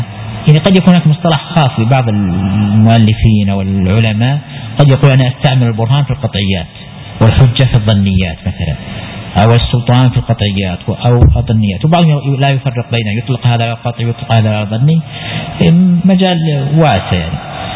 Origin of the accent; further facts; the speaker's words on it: Al-Qassim, Saudi Arabia; حتى عندنا مثلا، عندنا مثلا في القصيم